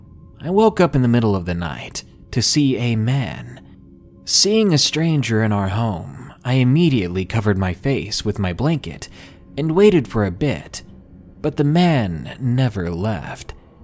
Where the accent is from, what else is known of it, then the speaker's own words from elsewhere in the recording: Arkansas, United States; I'm from the South, Arkansas to be exact.